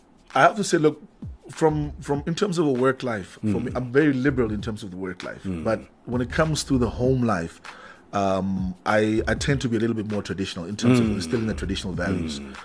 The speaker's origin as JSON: {"language": "English", "town": "Katutura", "region": "Khomas", "country": "Namibia", "tie": "born or raised there", "said": "So I was exposed to different cultures growing up in Katutura. So I've got a little bit of influences from the Shwambo culture. I've got a little bit of influence from Tswanas and Gemeente that I grew up around, etc."}